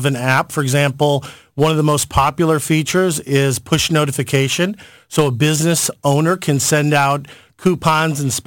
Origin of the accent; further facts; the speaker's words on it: St. Louis, Missouri, United States; Yes, we're from St. Louis. I'm personally born and raised in St. Louis